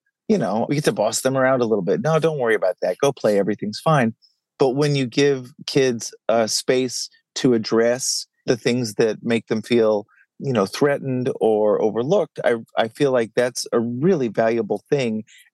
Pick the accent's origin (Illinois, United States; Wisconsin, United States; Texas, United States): Texas, United States; Dallas; I grew up in Dallas, and I'm the oldest of three kids.